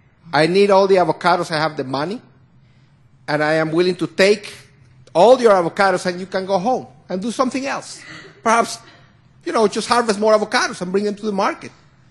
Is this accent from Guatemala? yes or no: yes; Guatemala; I'm visiting my home country, Guatemala